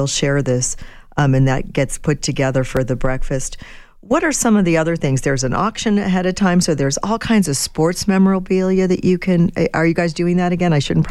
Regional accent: Buffalo, New York, United States; born there; I was born in Buffalo, and I've always been a Bills fan just because my dad made me.

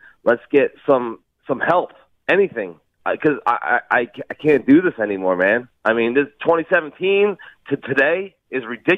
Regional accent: Fairless Hills, Pennsylvania, United States; also born or lived in Delaware; now in Levittown, United States; I was from Fairless Hills. I moved to Delaware. I'm back in Levittown.

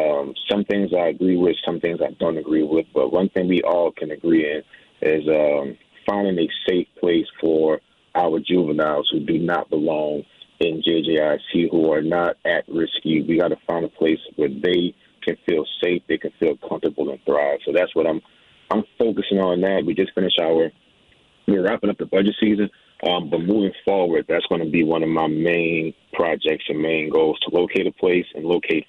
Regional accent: Algiers, Louisiana, United States; I grew up in Algiers. Family to this day uses RTA multiple times a week.

